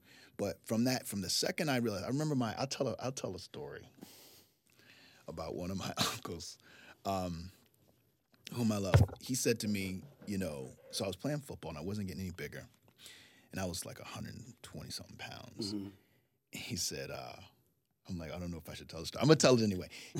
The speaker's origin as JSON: {"language": "English", "town": "Norfolk", "region": "Virginia", "country": "United States", "said": "I'm from Norfolk, Virginia."}